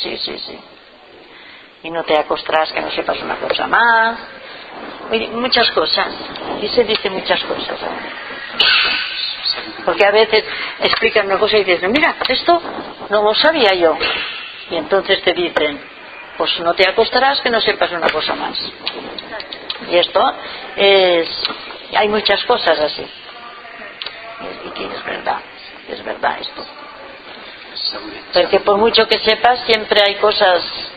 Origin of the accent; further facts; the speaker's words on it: Catalonia, Spain; Yo soy catalana y soy española, y aquí no me sacan.